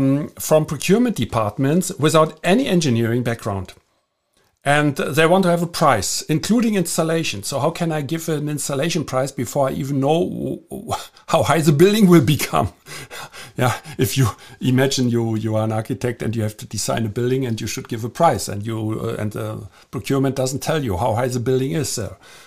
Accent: Germany; English is a second language; from Germany, and thank you very much for joining me again.

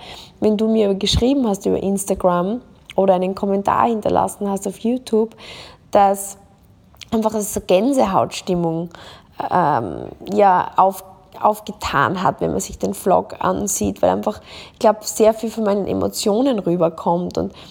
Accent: Austria; now in Dubai, United Arab Emirates; das kleine Dorf in Österreich, wo ich herkomme, und ich sage dann ganz kurz so, ich bin eigentlich eine Landbaumeranze, und jetzt sitze ich hier in meinem Penthouse in Dubai

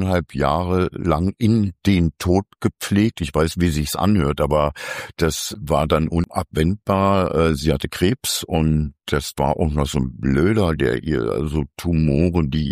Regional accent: East Germany, Germany; Ich bin Ossi

